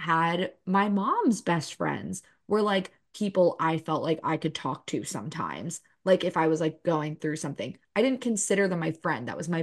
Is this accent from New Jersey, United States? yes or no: yes; New Jersey, United States; I'm from New Jersey.